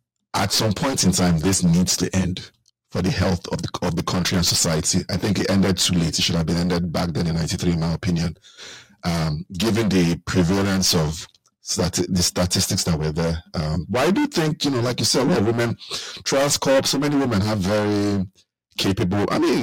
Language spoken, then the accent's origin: English; Lagos, Nigeria; was born and brought up in Lagos, Sule. Godparents are Yorubas and all that. I was in that kind of bubble. pretty much I was. Even when I speak Igbo, man, they look at me and I don't speak like somebody that grew up in the East